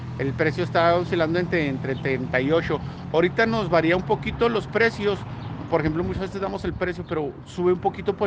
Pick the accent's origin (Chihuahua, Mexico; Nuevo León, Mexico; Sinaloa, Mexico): Chihuahua, Mexico; sí, todos somos de Chihuahua.